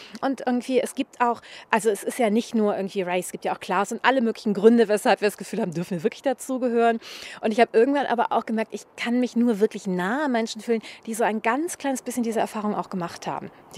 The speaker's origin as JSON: {"language": "German", "town": "Düsseldorf", "region": "North Rhine-Westphalia", "country": "Germany", "said": "ich hätte niemals sagen können, ah, ich komme aus Oberbilk. Inzwischen kann ich"}